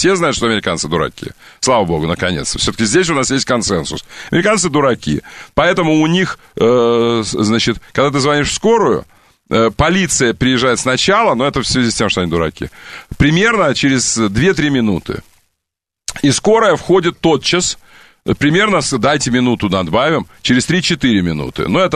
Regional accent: Omsk, Omsk Oblast, Russia; Ты знаешь, что я из Омска? Знаешь, что я из Омска?

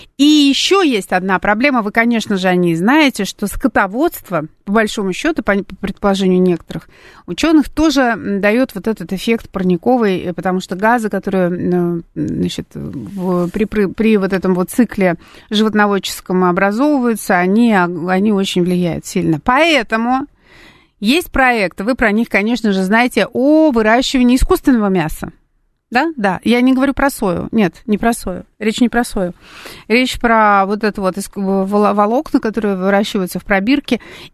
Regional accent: Saint Petersburg, Russia; accent: Saint Petersburg; Я лет в 20, нет, даже в 22 года я переехала в Москву. И получается, что долго-долго я жила в Петербурге и говорила, как и до сих пор говорю местами, как петербуржец.

